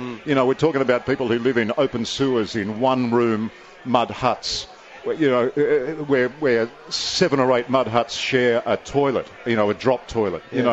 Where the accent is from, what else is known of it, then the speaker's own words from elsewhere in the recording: Australia; Which I am, as an Aussie